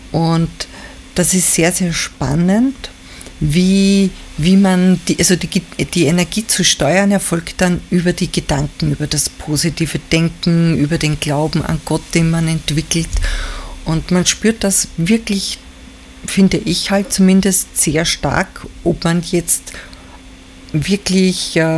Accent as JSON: {"language": "German", "country": "Greece", "said": "Als Grieche, ja."}